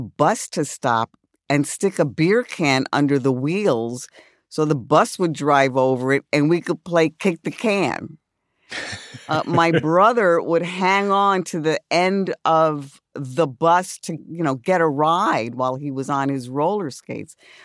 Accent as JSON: {"language": "English", "town": "New York City", "region": "New York", "country": "United States", "tie": "born or raised there", "said": "I grew up in the South Bronx. I was born in Bellevue Hospital and lived on First Avenue for a very little while and then moved to 3858 Third Avenue when the Third Avenue elevated train was still up"}